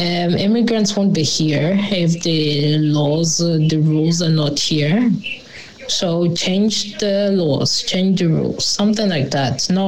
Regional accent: Ireland; I grew up in Ireland

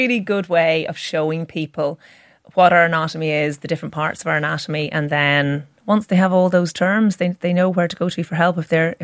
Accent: Ireland; growing up in Catholic Ireland

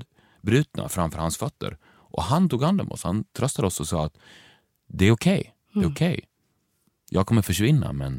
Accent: Borlänge, Dalarna County, Sweden; Och jag är uppvuxen i Borlänge

